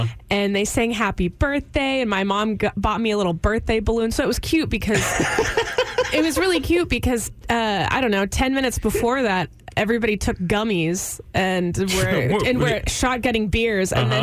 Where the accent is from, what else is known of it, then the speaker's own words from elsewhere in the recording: Houston, Texas, United States; now in Austin, United States; I'm from Houston. I moved here about 5-ish years ago.